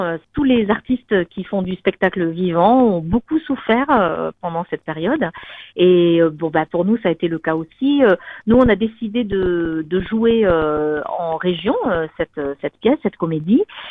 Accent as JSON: {"language": "French", "town": "Toulouse", "region": "Occitanie", "country": "France", "said": "Je suis une Toulousaine rivoise, voilà, puisque j'ai une grande partie de ma famille qui est à Rieux aussi. Et effectivement, j'ai tout démarré à Toulouse et dans la région. Et puis après, je suis partie à Paris"}